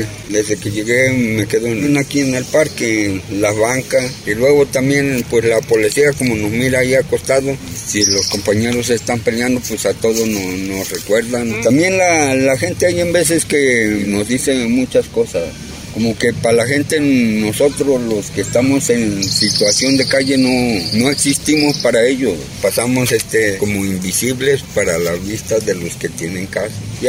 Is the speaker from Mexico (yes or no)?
yes; Tlaxcalantongo, Puebla, Mexico; vengo de Tlaxcalantongo, estado de Puebla, y mi edad entré a los 57 años.